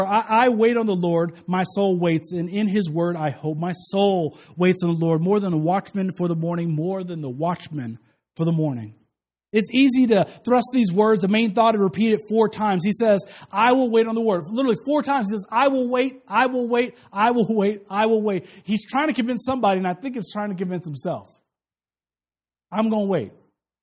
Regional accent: Kansas City, Missouri, United States; I love barbecue. I'm from Kansas City. I love it a lot.

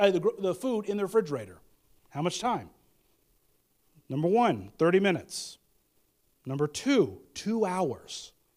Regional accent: Kansas City, Missouri, United States; I've just been spoiled growing up in Kansas City. I've been spoiled with that.

